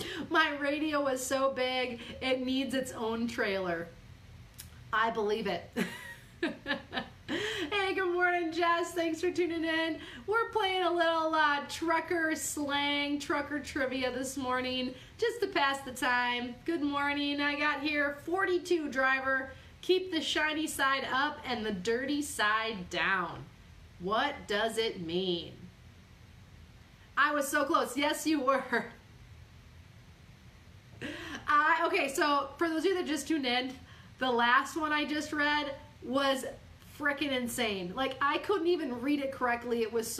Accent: Midwest, United States; Like, clearly this is a Southern slang phrase. Yes, I just said that. I am from the Midwest.

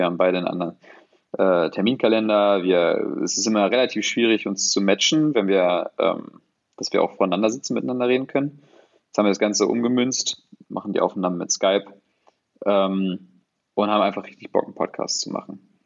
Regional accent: Hanover, Lower Saxony, Germany; Ich komme aus Hannover, bin auch 26 Jahre alt

